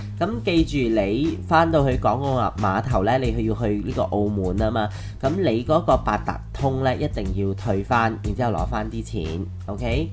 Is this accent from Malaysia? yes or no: yes; Malaysia; 巴塞，我哋馬來西亞人係話巴塞係菜市嘅意思，係市場嘅意思